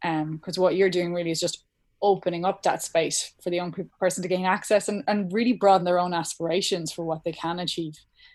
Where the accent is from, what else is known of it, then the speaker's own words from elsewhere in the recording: Ireland; A special interest of mine is I'm from the Gaeltacht, so we've been working with Gaelscoils as well.